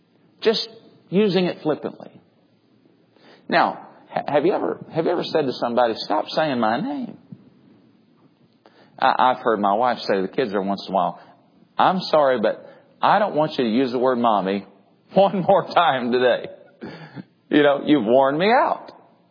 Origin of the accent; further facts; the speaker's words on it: the South, United States; I grew up in the South hearing Lordy and Oh Lord and all those kinds of things.